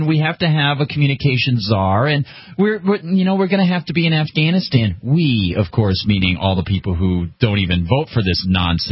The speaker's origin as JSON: {"language": "English", "region": "New Hampshire", "country": "United States", "tie": "born or raised there", "said": "let me tell you, everybody, I grew up in New Hampshire"}